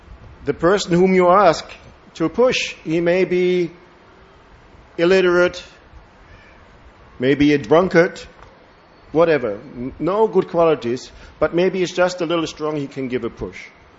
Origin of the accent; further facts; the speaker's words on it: Germany; I'm from Germany, so I cannot tell you from the time Prabhupada started in America. But I can tell you the conditions Krishna consciousness started in Germany.